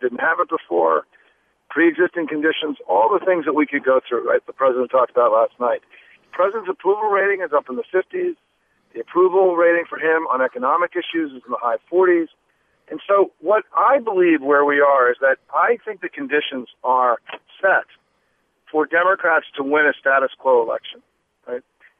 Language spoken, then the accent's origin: English; United States; when I was growing up in the United States, urban areas were dangerous, right?